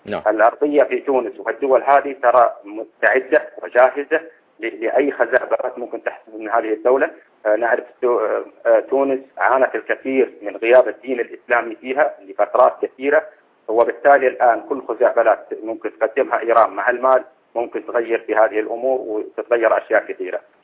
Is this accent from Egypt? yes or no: no; Saudi Arabia; أنا مواطن سعودي ويهمني وطني في الدرجة الأولى